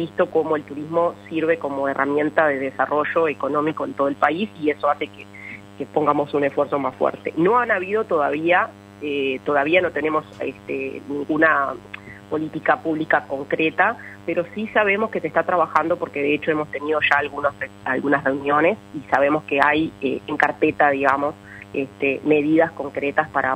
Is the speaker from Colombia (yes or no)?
no; Uruguay; Obviamente, como uruguayos, queremos que más turistas de fuera lleguen a Uruguay